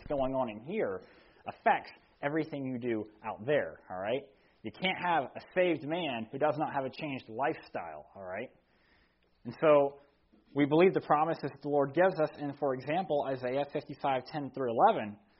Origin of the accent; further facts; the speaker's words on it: Green Pond, United States; We're from Green Pond. Oh, yeah, okay, you're local. We're local.